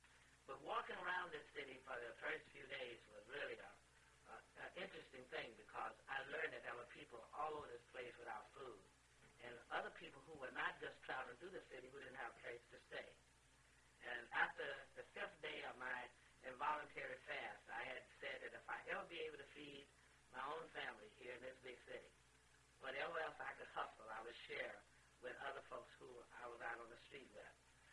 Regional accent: the South, United States; because I came down from the South, I figured that all cities had one Lutheran church or two.

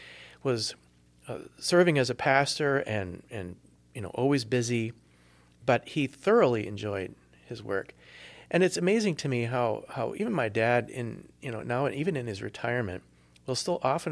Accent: Waconia, Minnesota, United States; I grew up in southern Minnesota. I was born in Waconia in Carver County, which is a heavily German Lutheran county just west of the Twin Cities.

